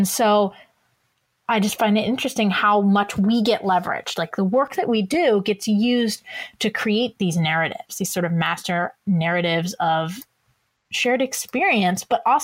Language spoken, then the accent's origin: English; Iowa, United States; even in my own household, I'm from Iowa and my husband is from Minnesota.